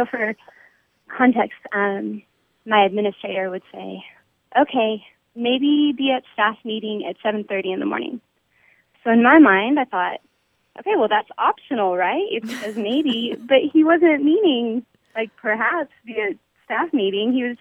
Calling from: Anna, Texas, United States; I'm calling from Anna, Texas.

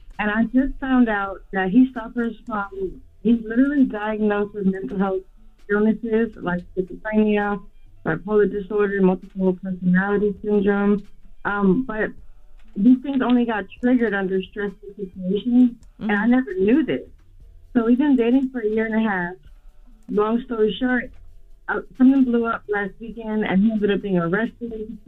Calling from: Miami, Florida, United States; I'm calling from Miami, Florida.

